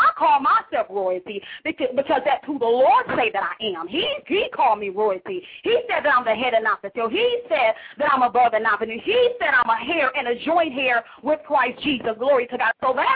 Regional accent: Benton Harbor, Michigan, United States; I'm from Benton Harbor, Michigan.

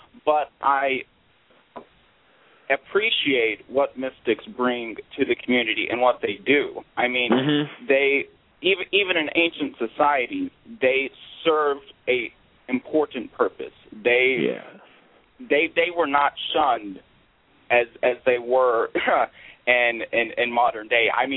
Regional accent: Fort Worth, Texas, United States; born there; now in Denton, United States; I am from, I was born in Fort Worth. I went to 5 high schools. I've been all over the state and all over the country. But right now I'm living in, Denton, Texas.

